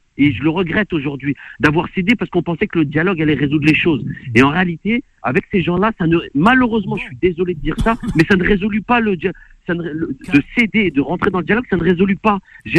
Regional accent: Sartrouville, Île-de-France, France; On est des Sartrouvillois et des Sartrouvilloises qui adorons notre ville et on s'investit pour notre ville.

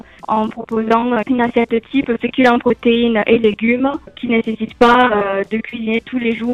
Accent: Narbonne, Occitanie, France; moi j'ai grandi sur Narbonne

